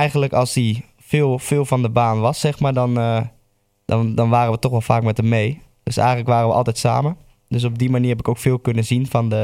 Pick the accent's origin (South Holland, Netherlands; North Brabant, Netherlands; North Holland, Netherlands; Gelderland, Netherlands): Gelderland, Netherlands; Apeldoorn; Uit? Vanuit Apeldoorn.